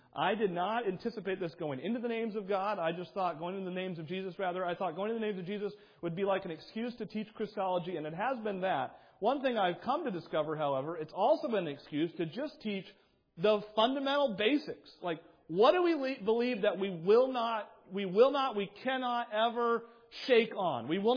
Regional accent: New England, United States; I grew up in New England. Roman Catholicism is still very much prevalent in that area of the country.

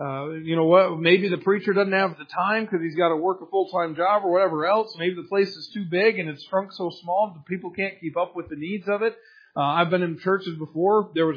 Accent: United States; I was blessed in growing up in America, blessed in growing up in a family that went to church

